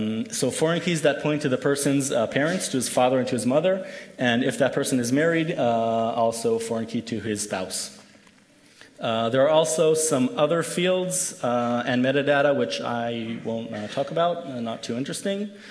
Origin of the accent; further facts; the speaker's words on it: Israel; as the title suggests, I came here from... I came here from Israel to talk about the Israeli population census